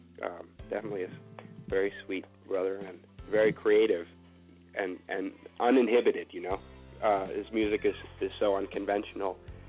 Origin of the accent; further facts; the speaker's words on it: Philadelphia, Pennsylvania, United States; He's from New Jersey and we're from Philadelphia, so we're sort of neighbors